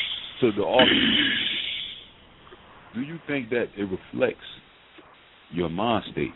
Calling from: Charlotte, North Carolina, United States; I'm calling from Charlotte.

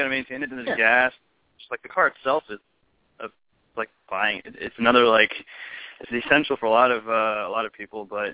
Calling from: Fairfax, Virginia, United States; Fairfax, Virginia, which is basically D.C. It's the metropolitan area, about, like, 15 minutes away or so from actual downtown D.C.

